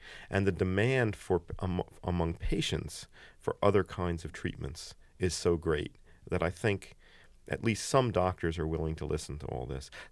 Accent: Philadelphia, Pennsylvania, United States; I'm now 45 and I grew up here in Philadelphia.

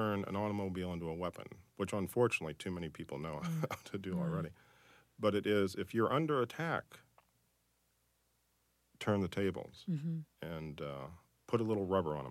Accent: Florida, United States; And I'm from Florida, and I live on an Indian mound. My daily elevation is about 13 feet.

